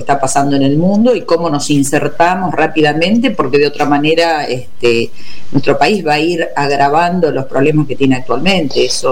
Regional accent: Quilmes, Buenos Aires Province, Argentina; Exactamente, yo soy de Quilmes.

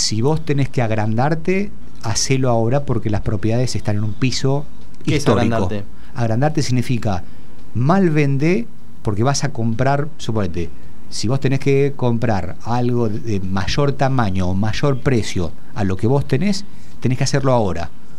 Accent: Venado Tuerto, Santa Fe, Argentina; soy de Venado Tuerto, provincia de Santa Fe, así que conozco mucho de campo

